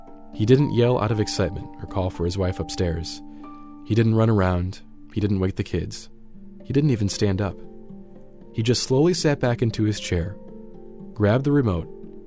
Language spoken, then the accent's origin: English; Bloomington, Illinois, United States; That's Don Gillen, a resident from my hometown of Bloomington Normal and a close family friend.